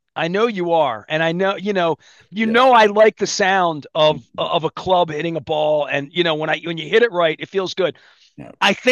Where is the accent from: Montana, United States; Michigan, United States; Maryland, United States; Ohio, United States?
Maryland, United States; Dundalk; also born or lived in Colgate; I grew up in Colgate and Dundalk. I played a little tennis against the wall.